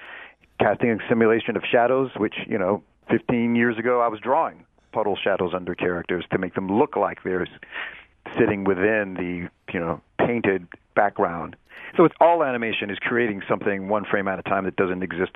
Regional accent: University City, Missouri, United States; I grew up in the University City. I went to all of the U City schools, kindergarten through high school.

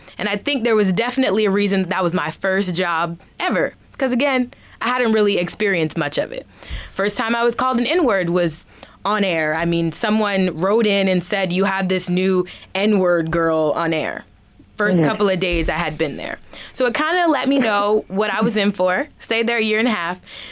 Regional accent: Richmond, Virginia, United States; I am originally from Richmond, Virginia, which is the capital of the Confederacy, but I never really experienced racism.

